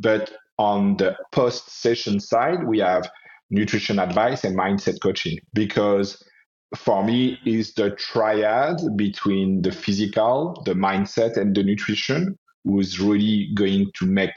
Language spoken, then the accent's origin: English; Paris, Île-de-France, France; English is a second language; now in Canada; And I jumped in osteopathy school and I moved in Canada because I come from Paris.